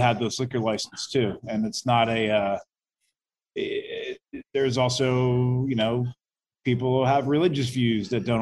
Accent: Florida, United States; Back to my hometown. That's where I'm from.

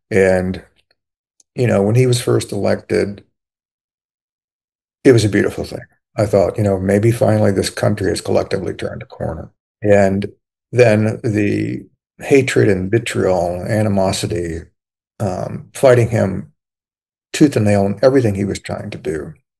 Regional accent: Virginia, United States; As a white person growing up in Virginia in the 60s and 70s, I witnessed and observed many, many examples of bigotry and discrimination

